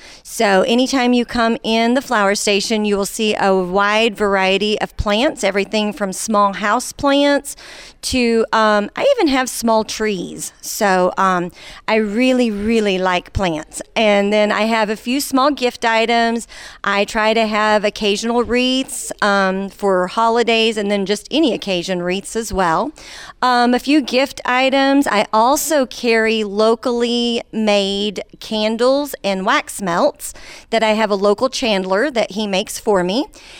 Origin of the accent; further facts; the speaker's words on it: Thayer, United States; And I'm a new business here in Thayer. And I love being back in my hometown with a small business and supporting our community.